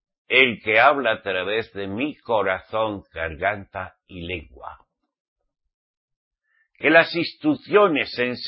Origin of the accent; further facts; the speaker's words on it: Basque Country, Spain; born there; yo nací en el País Vasco, soy español, mi papá y mi mamá eran españoles. Fui enseñado en la lengua castellana, al menos mi papá y mi mamá hablaban así.